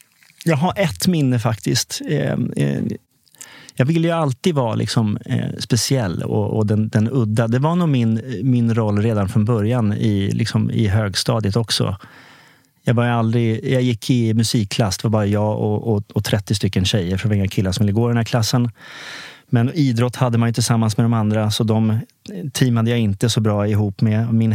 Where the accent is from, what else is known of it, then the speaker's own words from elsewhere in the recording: Lund, Skåne, Sweden; born there; Nej, men jag är född, jag är skåning från början.